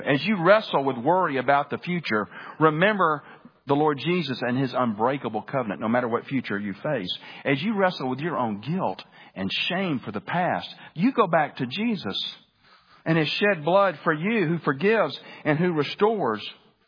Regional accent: Birmingham, Alabama, United States; Growing up in Birmingham, Alabama, as I did, one of, if not my favorite restaurant in Birmingham

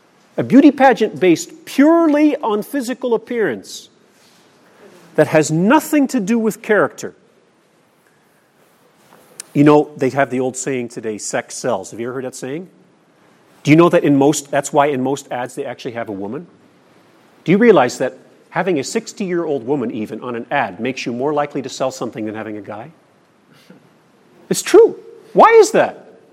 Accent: Nigeria; I grew up in Nigeria on the mission field

